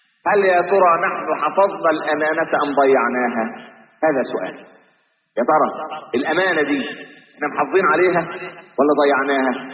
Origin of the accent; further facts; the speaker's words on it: Egypt; لكن إحنا كمصريين معتبرين العيش هو ده الايه.